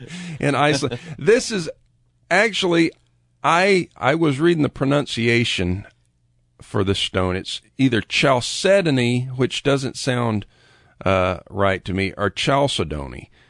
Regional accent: Florida, United States; We grew up in Central Florida together.

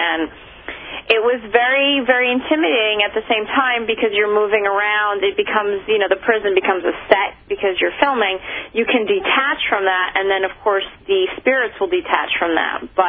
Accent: New York, United States; Actually, Dave gave me his, because, you know, I'm a New Yorker. We don't need coats, you know.

